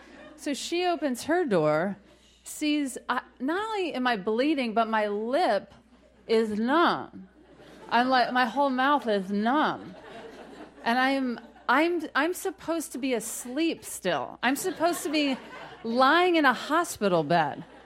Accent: Texas, United States; We grew up together in Texas as kids, and Leslie and I didn't have any direction in life.

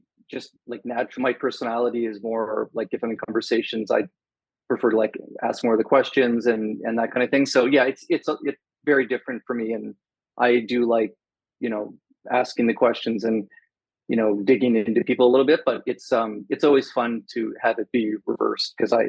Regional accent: Halifax, Nova Scotia, Canada; And so I grew up in Halifax, went to Dalhousie University

